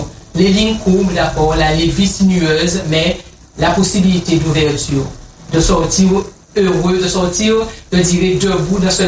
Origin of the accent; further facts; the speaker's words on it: Pointe-à-Pitre, Guadeloupe; je suis pointoise, j'ai grandi à Pointe-à-Pitre, une ville que j'aime beaucoup.